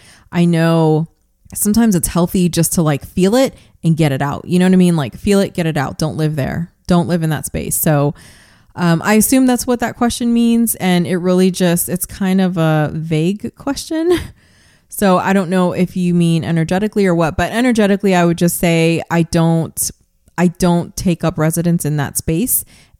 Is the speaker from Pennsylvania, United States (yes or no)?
no; New York, United States; born there; my family comes from the Dominican Republic and Puerto Rico, but I was born here in the US of A. I was born in New York. I speak English, obviously. I also am fluent in Spanish.